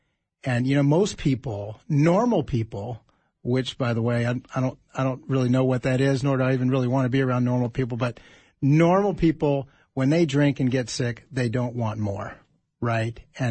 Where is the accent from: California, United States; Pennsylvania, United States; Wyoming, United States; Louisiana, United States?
Louisiana, United States; Baton Rouge; born or raised there; moved away as an adult; now in Minnesota, United States